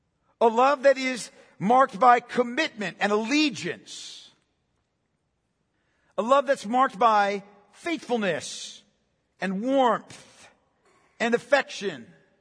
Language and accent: English; Pennsylvania, United States; I'm from Pennsylvania, right?